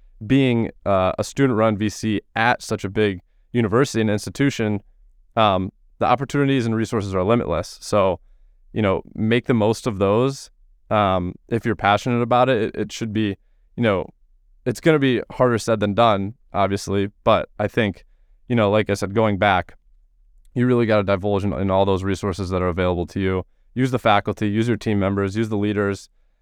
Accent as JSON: {"language": "English", "region": "Michigan", "country": "United States", "said": "I go to UConn, but I'm actually from Michigan"}